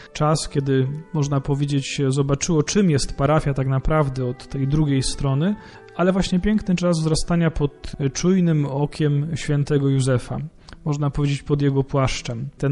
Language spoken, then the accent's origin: Polish; Ostrów Wielkopolski, Greater Poland Voivodeship, Poland; pochodzimy z jednej parafii, z parafii pod wezwaniem Matki Bożej Częstochowskiej w Ostrowie Wielkopolskim.